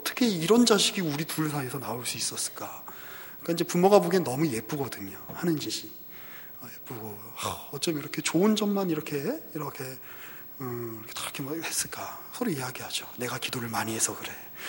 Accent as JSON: {"language": "Korean", "country": "South Korea", "tie": "born there", "said": "나오고 보니까 우리 아버지가 한국 사람이야. 우리 아버지가 미국 사람이었으면 훨씬 좋았을 텐데. 내가 나오고 보니까 우리 여기 그 한반도에서 이렇게 태어난 거 아닙니까?"}